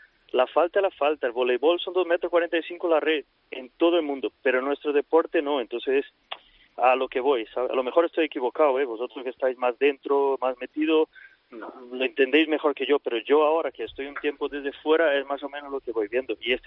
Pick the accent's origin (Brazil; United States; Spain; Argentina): Brazil; Spanish is a second language; Yo como soy brasileño, pues...